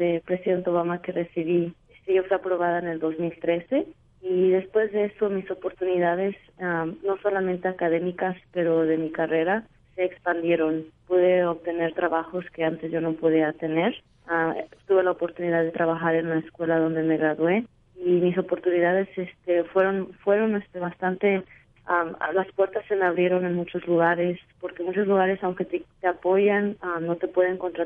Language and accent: Spanish; Mexico City, Mexico; now in United States; mis padres también somos de la Ciudad de México